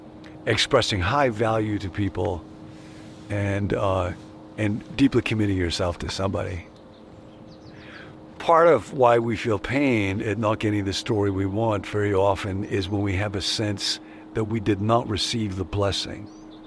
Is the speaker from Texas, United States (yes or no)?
no; Rockford, Illinois, United States; When I was growing up in Rockford, Illinois, my family went to church